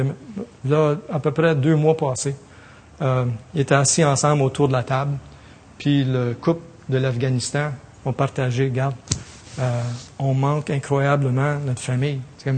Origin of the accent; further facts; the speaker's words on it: Ontario, Canada; je pense que je viens d'une culture plutôt anglaise. Je suis franco-ontarien, je ne suis pas québécois